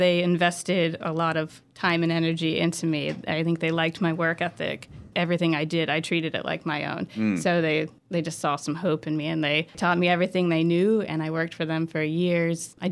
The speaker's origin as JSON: {"language": "English", "region": "Maine", "country": "United States", "said": "I mean, I'm from Maine, so I didn't have that whole Southern home-style food."}